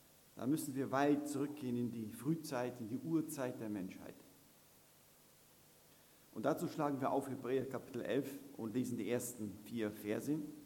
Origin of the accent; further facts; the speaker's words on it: Hesse, Germany; Und ich bin aus Hessen gekommen, aus der Nähe von Kassel.